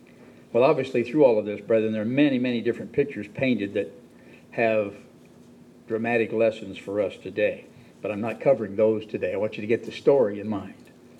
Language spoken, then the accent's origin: English; Texas, United States; Then I turned it back to Palestine and then realized I reverted to being a Texan.